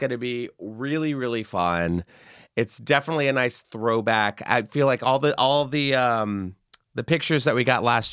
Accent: Texas, United States; Now, I mentioned I'm from Texas. I love ranch.

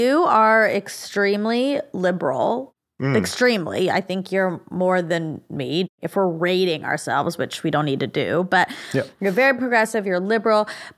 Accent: United States; I'm a born citizen. No, it's good because there's a lot of you out there. I'm an American by birth.

